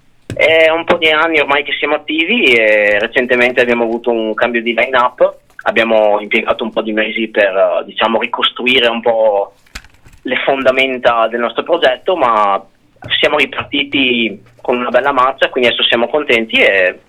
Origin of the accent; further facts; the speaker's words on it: Vicenza, Veneto, Italy; Siamo di Vicenza.